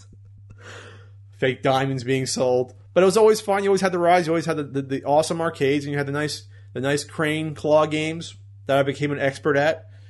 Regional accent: New Jersey, United States; once people found out I was from New Jersey

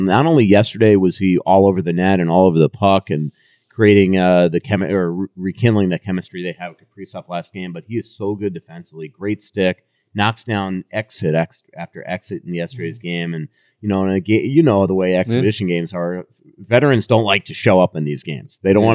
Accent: New York, United States; You're from Michigan, I'm from New York, but all these Floridian hockey writers want to come here.

